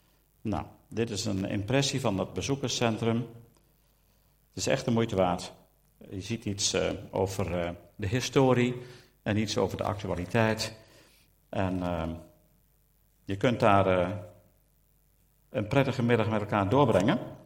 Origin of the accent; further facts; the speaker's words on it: Drenthe, Netherlands; Ik ben een geboren Drent, dus ik voel me hier aan de rand van het Drents dorp en het bos helemaal thuis.